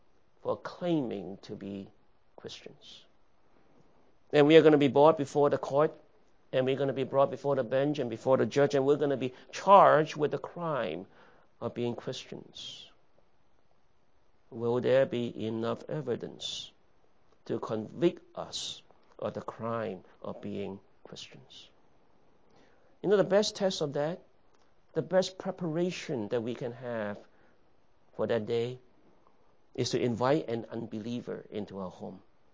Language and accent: English; Missouri, United States; I'm from Missouri. Show me.